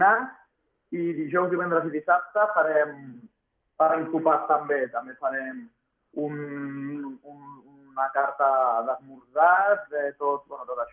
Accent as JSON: {"language": "Catalan", "town": "El Prat de Llobregat", "region": "Catalonia", "country": "Spain", "said": "perquè som del Prat"}